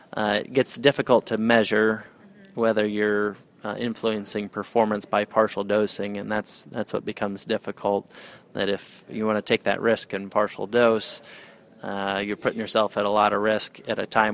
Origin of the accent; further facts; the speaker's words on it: Illinois, United States; I grew up in Northwest Illinois and raised on a pig farm and feedlot cattle.